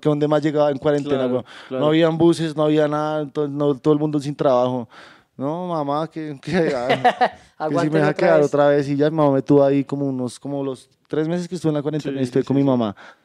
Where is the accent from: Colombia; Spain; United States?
Colombia; me hice la Lucas en Perú y de una para Colombia, corriendo porque yo me muero, pero en mi tierra